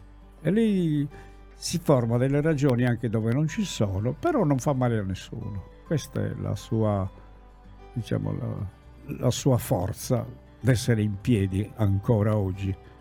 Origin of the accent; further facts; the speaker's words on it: Sardinia, Italy; Sono un sardo che parla a modo suo, capisce il francese a modo suo.